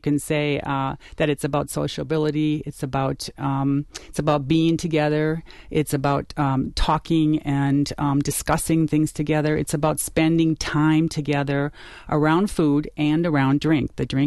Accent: Green Bay, Wisconsin, United States; I grew up in Green Bay, and of course, that's where we get the wonderful lake perch, and that's kind of, in a sense, almost the epicenter of fish fries in Wisconsin.

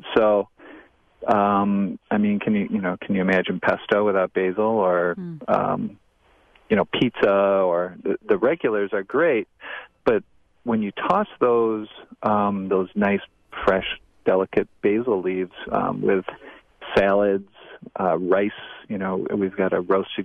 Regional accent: Wisconsin, United States; We are from Wisconsin.

